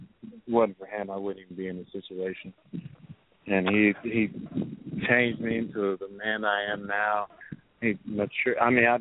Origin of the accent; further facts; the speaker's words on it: Texas, United States; it's just like my hometown back home in Texas. It's a small town, so it wasn't nothing really major.